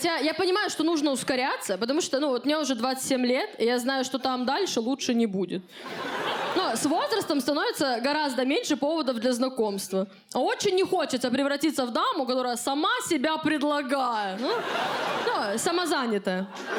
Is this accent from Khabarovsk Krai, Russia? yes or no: yes; Khabarovsk, Khabarovsk Krai, Russia; Ну, потому что я из Хабаровска